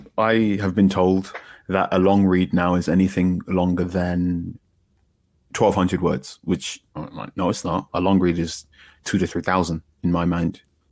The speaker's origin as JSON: {"language": "English", "region": "London", "country": "United Kingdom", "tie": "born or raised there", "said": "I grew up in London."}